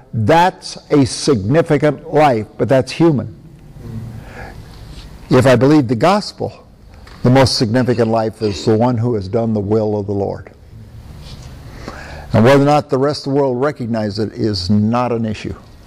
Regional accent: Iowa, United States; born there; I was born in Iowa with a farmer named Garth.

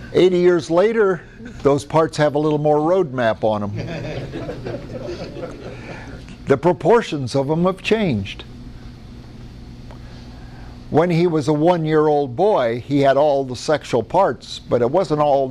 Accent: United States; born there; I'm an American because of where my mama birthed me. I had a smart mama.

